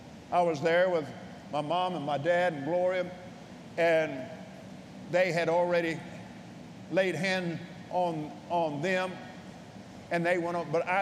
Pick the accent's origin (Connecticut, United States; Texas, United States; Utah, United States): Texas, United States; Abilene; Now, where I was raised in Abilene, Texas, the man that lived next door to us came back from World War II.